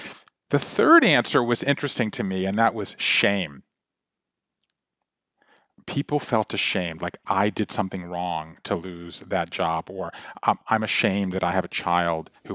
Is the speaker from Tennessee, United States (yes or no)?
no; Savannah, Georgia, United States; So she's a writer in Savannah, Georgia, which is my hometown.